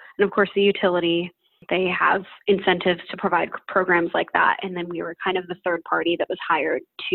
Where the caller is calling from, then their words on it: Utrecht, Netherlands; I am 27 years old, and I'm calling today from Utrecht, which is in the Netherlands.